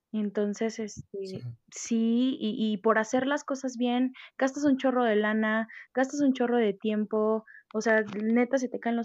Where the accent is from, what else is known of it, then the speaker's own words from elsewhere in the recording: Mexico; now in United States; Nosotros como mexicanos hemos visto que la mayoría de los mexicanos y la mayoría de los inmigrantes somos gente trabajadora